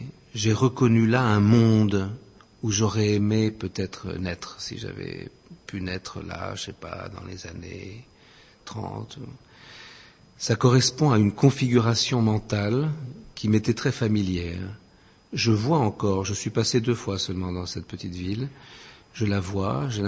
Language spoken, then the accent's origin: French; France; born there; suis originaire par mon père de Hongrie, bien que je sois né en France, moi. Je suis né en France, juste à la fin de la guerre.